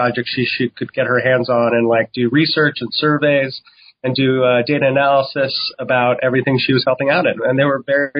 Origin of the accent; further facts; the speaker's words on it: New York City, New York, United States; seeing I'm like born and raised in New York City and you deal with that in the subway